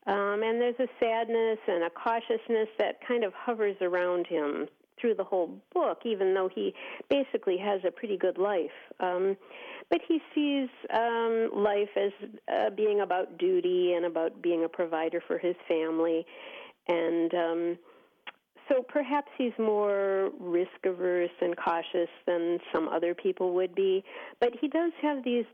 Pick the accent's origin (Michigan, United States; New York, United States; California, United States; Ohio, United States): Michigan, United States; Detroit; And when I was a girl growing up in Detroit, Devil's Night was a night for minor mischief, like ringing doorbells and soaping windows.